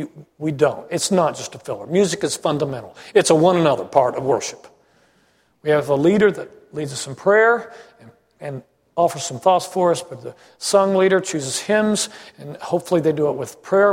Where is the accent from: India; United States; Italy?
Italy; English is a second language; I grew up in Italy, so there were a lot of English words, poetic English hymns that I had to figure out that weren't comprehensible immediately to me.